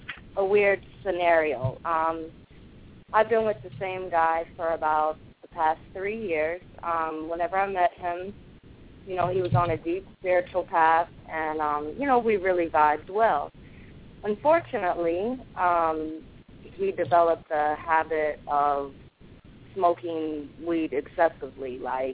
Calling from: North Carolina, United States; from North Carolina.

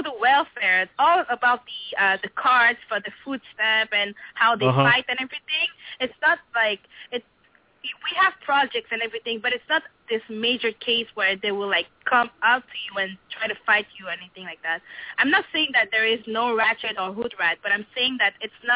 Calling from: Canada; Good. I'm calling from Canada.

